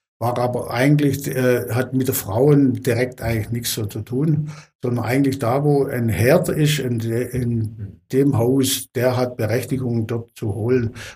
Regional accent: Baden-Württemberg, Germany; aber bei uns in Württemberg war es so, die Äcker wurden immer schmäler und schmäler

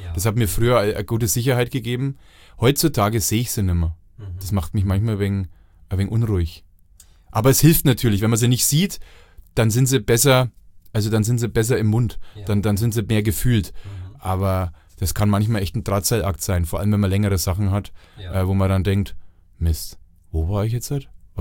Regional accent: Bavaria, Germany; als Franke

